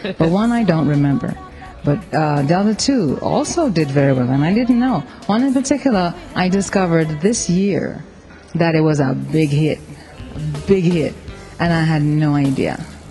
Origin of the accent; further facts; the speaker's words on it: Jamaica; I am a Jamaican, and I am a singer.